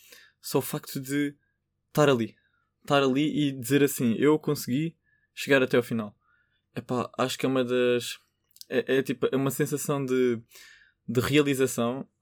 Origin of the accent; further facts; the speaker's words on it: Lisbon, Portugal; ir de Lisboa, pronto, que eu sou de Lisboa